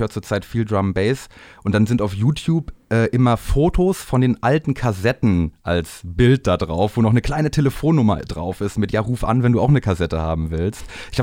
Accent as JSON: {"language": "German", "town": "Bielefeld", "region": "North Rhine-Westphalia", "country": "Germany", "said": "aus dem Raum Bielefeld, wo ich herkomme."}